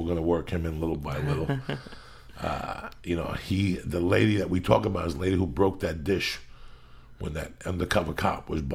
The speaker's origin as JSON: {"language": "English", "town": "Union City", "region": "New Jersey", "country": "United States", "tie": "born or raised there", "said": "You know, we grew up in Union City"}